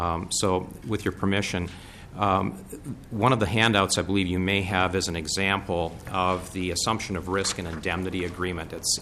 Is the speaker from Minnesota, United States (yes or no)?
yes; Maple Grove, Minnesota, United States; I'm from Maple Grove. I'm an attorney practicing in Minneapolis.